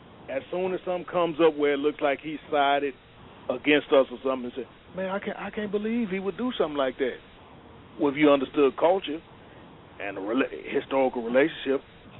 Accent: Michigan, United States; No, I'm from Michigan, yeah.

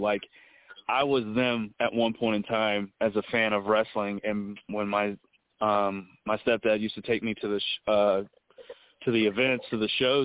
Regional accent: New Jersey, United States; born there; also born or lived in Germany; now in San Antonio, United States; I was born in New Jersey, and we moved to Germany when we got stationed out there, and was out there for 6 years. So we moved back to the States, and we moved in down in San Antonio, Texas

